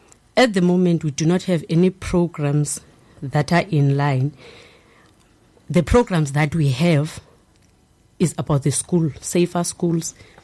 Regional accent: Eastern Cape, South Africa; No, I'm not from Western Cape. I'm from Eastern Cape.

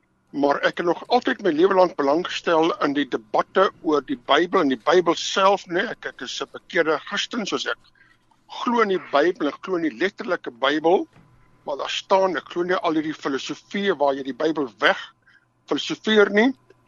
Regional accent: Pretoria, Gauteng, South Africa; Ja, ek het eintlik in Pretoria groot geword, daar by Pretoria Oos Laerskool skool gegaan in Afrikaans

